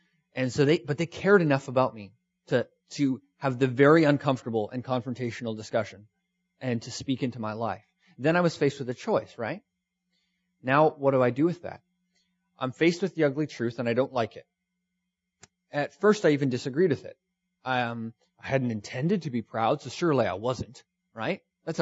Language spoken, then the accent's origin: English; Canada; we do nothing because we're too Canadian and nice and polite.